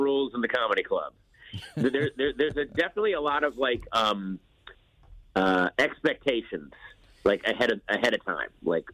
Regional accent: Virginia, United States; I grew up in Virginia, but I grew up in Northern Virginia. And like you hear me, I don't really have an accent.

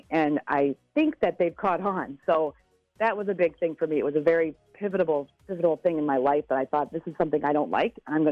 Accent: Seattle, Washington, United States; also born or lived in Chicago; When I grew up in Seattle, I grew up in a predominantly, you know, black and brown school. When I moved from Seattle to Chicago, you know, where we were at was predominantly white.

